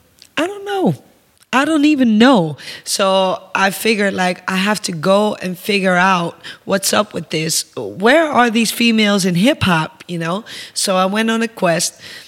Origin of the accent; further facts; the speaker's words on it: Netherlands; So, like I told you, I'm from Holland. Holland is a really small country in Europe and actually in the world